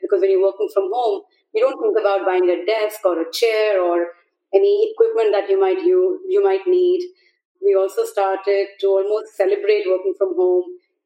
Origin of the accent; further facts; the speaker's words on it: India; I grew up in India